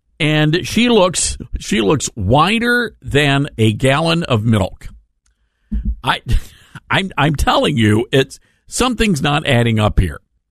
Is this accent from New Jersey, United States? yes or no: no; Mississippi, United States; I grew up in the Deep South. Grew up, spent my growing up years in Mississippi, right across the state line from Memphis.